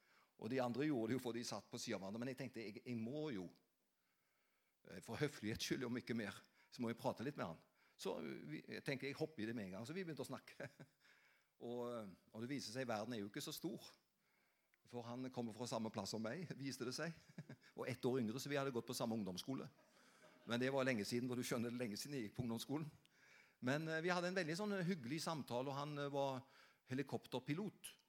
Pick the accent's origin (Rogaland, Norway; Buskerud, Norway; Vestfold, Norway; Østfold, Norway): Rogaland, Norway; Avaldsnes; Jeg kom fra Avaldsnes på Karmøy